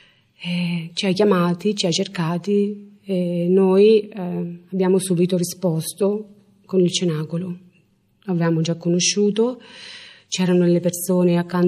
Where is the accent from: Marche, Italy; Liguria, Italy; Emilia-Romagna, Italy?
Marche, Italy; Io e mio marito veniamo dalla provincia di Macerata, dalle Marche.